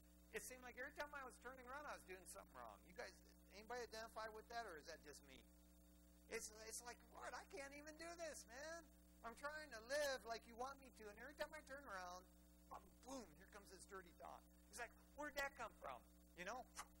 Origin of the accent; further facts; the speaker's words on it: Eastpointe, Michigan, United States; growing up in East Detroit, Michigan, I'd lay there on the front lawn and see all those stars and galaxies and stuff